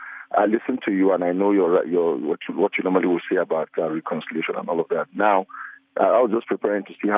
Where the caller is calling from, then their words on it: Nigeria; Yeah, I live in Nigeria. I also studied at state in South Africa.